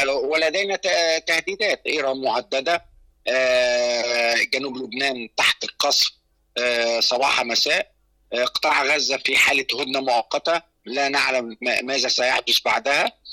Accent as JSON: {"language": "Arabic", "country": "Egypt", "said": "عشان أنا قاعد في مصر وإن أنا نعم. مصري."}